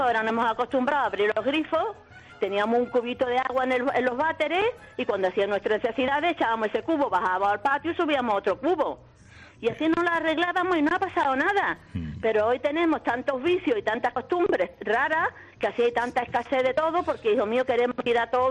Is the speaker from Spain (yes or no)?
yes; Málaga, Andalusia, Spain; now in Zaragoza, Spain; Yo te llamo desde Zaragoza, pero soy malagueña.